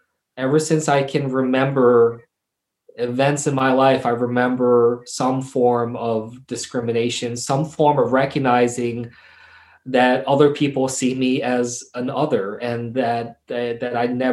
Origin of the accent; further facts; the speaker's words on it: New Jersey, United States; I kept telling him I'm a New Jersey boy.